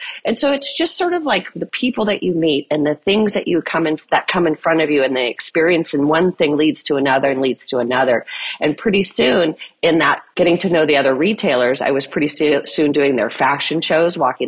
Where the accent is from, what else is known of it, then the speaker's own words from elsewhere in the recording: Illinois, United States; also born or lived in Chicago, Illinois / Minnesota; I'm a Midwest girl. I was born in Chicago. My family lived in Southern Illinois, then Minnesota.